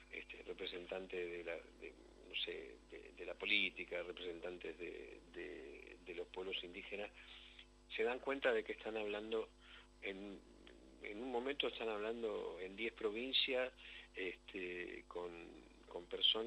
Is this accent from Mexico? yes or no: no; Argentina; lo que somos los argentinos.